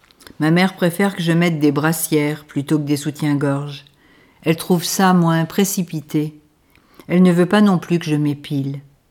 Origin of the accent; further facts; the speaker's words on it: Saint-Germain-en-Laye, Île-de-France, France; born there; mais je suis née en France, dans le 78 à Saint-Germain-en-Laye. Je viens au monde par césarienne à la clinique Saint-Germain, dans la rue de la Baronne Gérard.